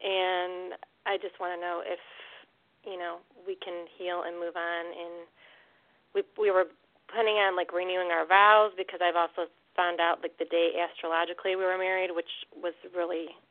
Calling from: Florida, United States; I'm calling from Florida.

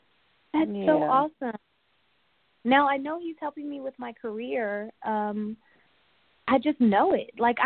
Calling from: Los Angeles, California, United States; I'm calling from Los Angeles.

